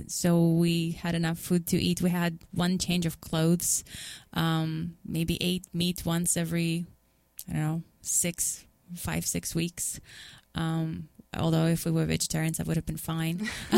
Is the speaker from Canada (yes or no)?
no; Moscow, Russia; Moscow, first of all, is a huge city. It's like New York City in a way, very busy, very crazy. But I grew up in the time when the Soviet Union fell apart